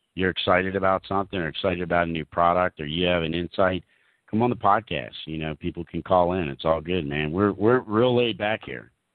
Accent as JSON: {"language": "English", "country": "United States", "moved": "as an adult", "lives_now": "Australia", "said": "Personally, from sunny Australia, I'm American who married a beautiful Australian woman and settled over here in Australia."}